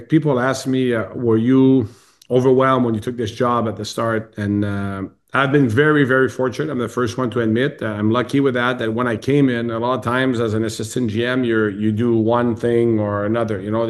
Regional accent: Montreal, Quebec, Canada; because we're both French Canadian and I grew up in Montreal.

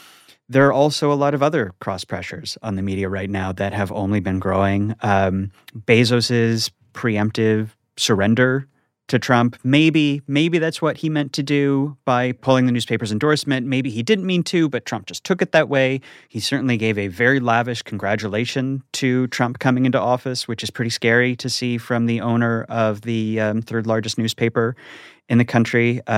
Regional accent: Scottsdale, Arizona, United States; In Scottsdale, yeah.

